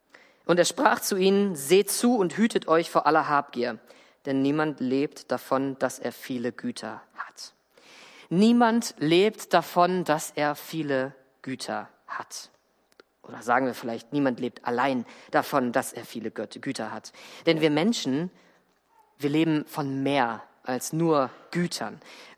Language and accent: German; Northern Germany, Germany; ich komme nicht, ich komme aus dem Norden.